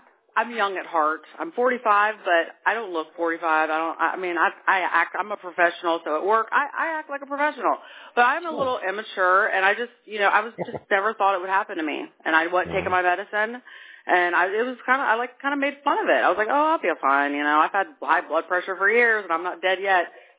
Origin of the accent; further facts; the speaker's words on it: Tampa, Florida, United States; Yeah, I'm from Tampa originally.